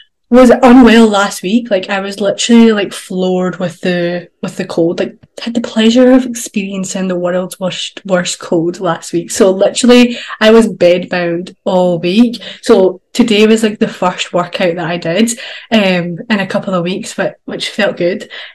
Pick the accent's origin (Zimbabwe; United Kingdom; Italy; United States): United Kingdom; Scotland; you're the Florida version and I'm the Scottish version.